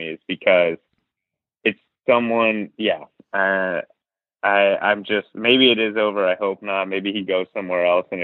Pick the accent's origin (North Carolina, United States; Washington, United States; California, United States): Washington, United States; Seattle; I'm from Seattle.